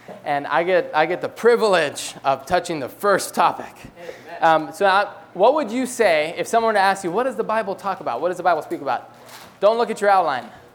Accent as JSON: {"language": "English", "town": "Cambridge", "region": "Massachusetts", "country": "United States", "said": "I'm from Cambridge, Massachusetts. It's a Cambridge in Massachusetts, not in the UK, right next to Boston."}